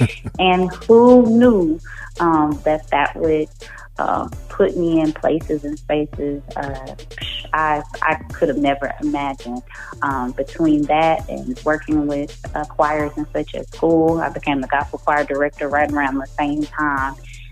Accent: Dallas, Texas, United States; From Dallas. I am born and raised Dallas, Texas.

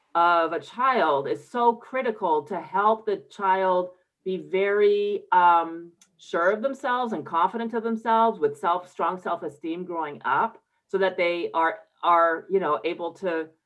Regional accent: Montreal, Quebec, Canada; So I grew up in Montreal, Quebec, and I had the opportunity to be in French immersion as an English speaking person. I was 12 at the time.

